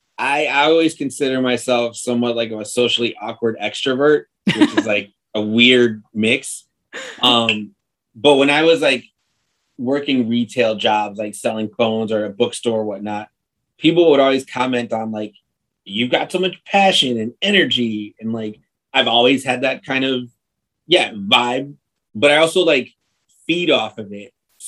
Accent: Chicago, Illinois, United States; I born and raised in Chicago, you know, a little bit of a, not the ideal environment growing up. Like, my parents were immigrants.

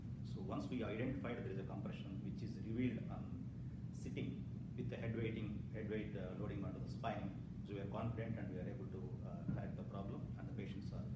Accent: South India, India; English is a second language; Yeah, so I am from India. So I basically come from south part of India.

